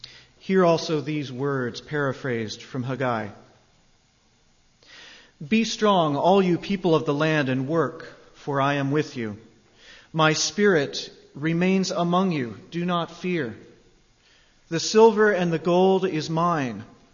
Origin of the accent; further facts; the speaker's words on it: Front Royal, Virginia, United States; And because I grew up in Front Royal, Virginia, the north end of the valley, I've always enjoyed the Virginia one for many of the same reasons.